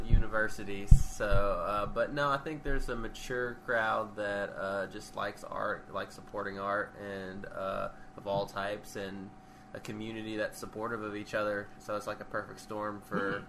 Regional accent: Lexington, Kentucky, United States; Right outside a little city outside of it, 15 miles or so. So pretty much drove into Lexington almost every weekend.

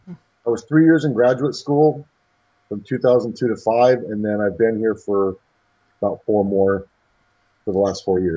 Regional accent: California, United States; also born or lived in Long Beach; and I grew up in California, and I spent most of my life living in Long Beach.

